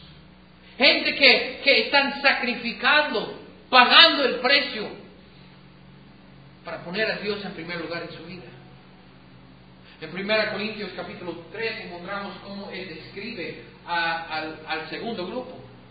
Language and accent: Spanish; United States; Pero yo, siendo gringo, no me gusta el café caliente cuando es un día caliente.